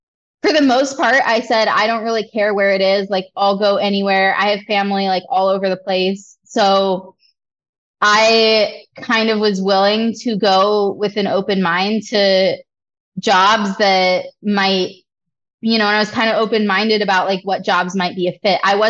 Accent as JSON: {"language": "English", "region": "Michigan", "country": "United States", "tie": "born or raised there", "also_born_or_lived": "New Hampshire / Utah", "said": "So I was born in New Hampshire. I lived in Utah for a while as a kid. I moved to Michigan when I was in middle school, and I graduated from high school in Michigan."}